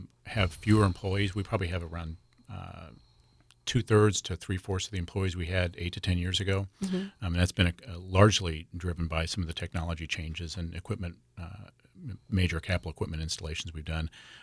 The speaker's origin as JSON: {"language": "English", "town": "Kansas City", "country": "United States", "said": "as … and I come from the Kansas City metro area"}